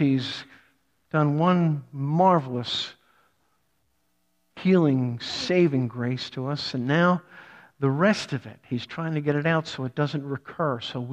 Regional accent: United States; I'm an American. I don't have to give up my self-will.

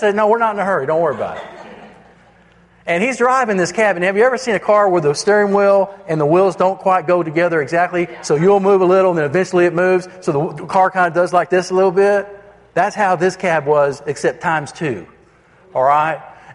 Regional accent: Dallas, Texas, United States; I'm not from Houston. I'm from Dallas. God love and bless me.

